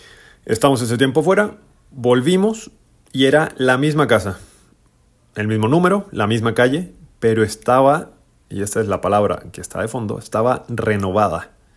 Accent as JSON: {"language": "Spanish", "country": "Chile", "moved": "as an adult", "lives_now": "Guadalajara, Mexico", "said": "soy legionario de Cristo, chileno, tengo 35 años de vida y actualmente vivo en Guadalajara desde más o menos 4 años y medio, ya para 5 años"}